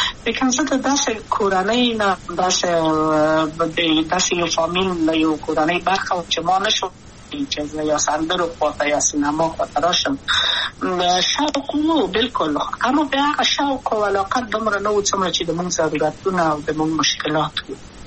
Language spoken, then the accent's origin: Pashto; Kabul, Afghanistan; also born or lived in Wardak; زه خو اصلا د وردګو ولایت یم